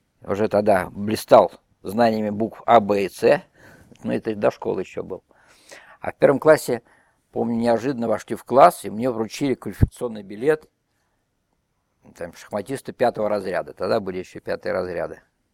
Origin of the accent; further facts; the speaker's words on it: Moscow, Russia; Родился я в Москве. Как роддом не помню, мы будем считать, что это пусть будет дом, роддом Грауэрмана на Арбате.